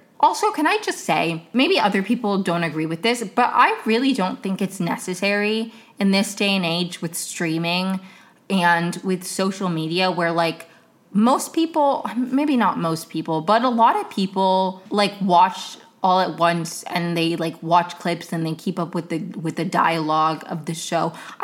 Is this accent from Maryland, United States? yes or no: yes; Maryland, United States; I'm right next to Rockville, but, like, that's still the DMV. That's still, like, my area of Maryland, you know? Love Rockville.